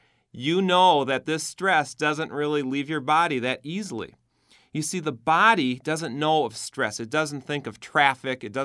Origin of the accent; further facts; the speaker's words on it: Minneapolis, Minnesota, United States; I'm a chiropractor. I'm from Minneapolis, Minnesota.